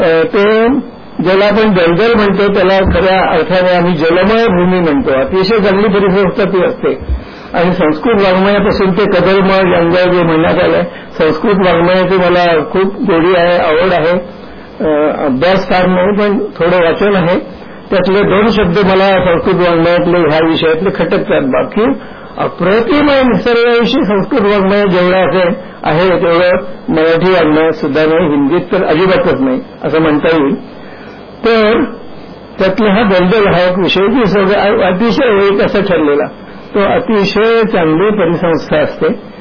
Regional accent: Pune, Maharashtra, India; मी मूळचा पुण्याचा, बुधवार पेठेत म्हणजे मूळ पुण्यामध्ये माझा जन्म झालेला, लक्ष्मी रोडवर बाळणपणाच्या दवाखान्यामध्ये माझा जन्म झालेला.

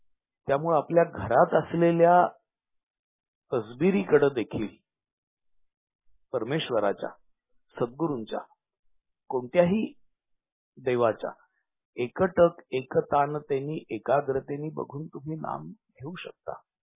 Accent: Khed, Maharashtra, India; अगदी लहानपणी आम्ही खेडला राहत होतो

